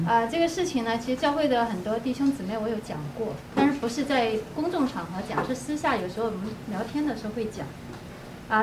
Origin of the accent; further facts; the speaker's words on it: Yunyang, Chongqing, China; 就在县城的一个医院，在云阳，就是我们老家